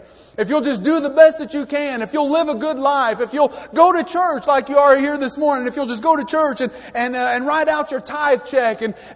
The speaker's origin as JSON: {"language": "English", "town": "El Paso", "region": "Texas", "country": "United States", "tie": "born there", "said": "I am from Texas, born in the city of El Paso, actually. My mom and dad were both born and raised here in Fort Worth, or in the Fort Worth area. And so I always consider Texas home. I'm always proud to be a Texan."}